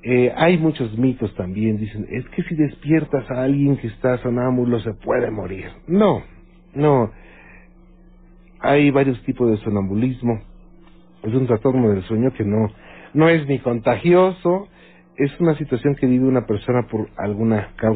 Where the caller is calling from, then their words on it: Coatzacoalcos, Veracruz, Mexico; Soy de Coatzacoalcos y aquí hay muchas casas que pasa un día vino